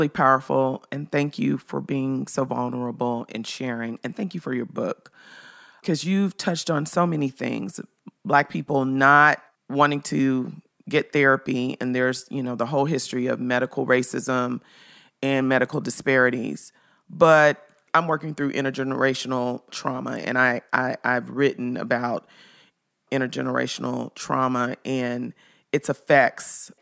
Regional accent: Memphis, Tennessee, United States; My parents grew up picking cotton in the rural South. I'm from Memphis.

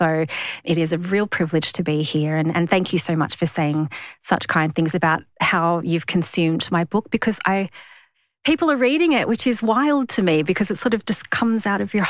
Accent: New South Wales, Australia; I grew up in the Sutherland Shire in the 80s. And so for people that don't know what the Sutherland Shire is, it's a beautiful, beachy, gorgeous sort of part of New South Wales.

